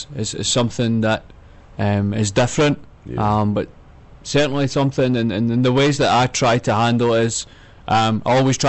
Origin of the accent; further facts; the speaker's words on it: Falkirk, Scotland, United Kingdom; I'm from Scotland. Okay. Little town called Falkirk, which is right in the middle of the country. Yeah. We got Glasgow to the left, and then Edinburgh to the right. So we're about 30 minutes between each one.